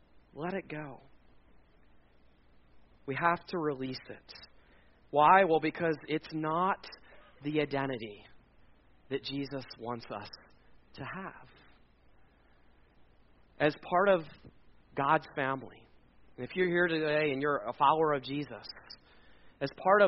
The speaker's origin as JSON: {"language": "English", "region": "Pennsylvania", "country": "United States", "said": "That's like a word that I'm from Lancaster County. That's a word that we would use in Lancaster County, rid."}